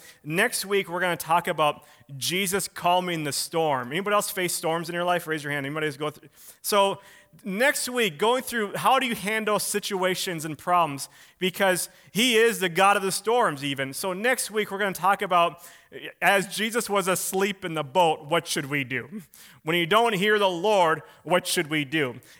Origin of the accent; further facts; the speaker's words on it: Willmar, Minnesota, United States; my parents and I grew up in Wilmer, Minnesota, well, sixth grade on, and you know, Wilmer, Minnesota, and that's where I went to junior high and high school